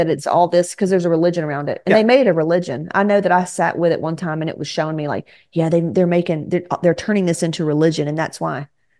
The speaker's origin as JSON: {"language": "English", "region": "the South", "country": "United States", "tie": "born or raised there", "said": "most of us, especially like Southern, I grew up in South."}